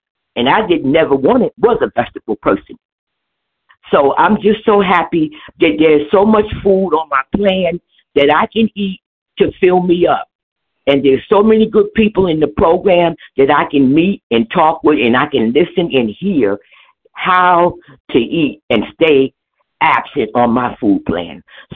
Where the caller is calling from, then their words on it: New Jersey, United States; New Jersey. I'm in New Jersey, Warren County. Yes.